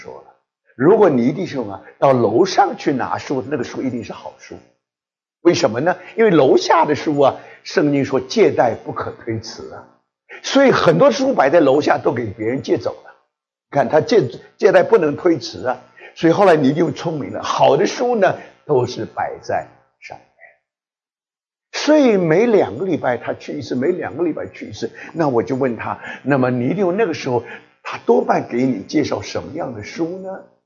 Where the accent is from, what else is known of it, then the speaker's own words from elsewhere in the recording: Taiwan; now in United States; 我还记得我刚刚到美国的时候，那么我很得意啊，因为我从台湾来的，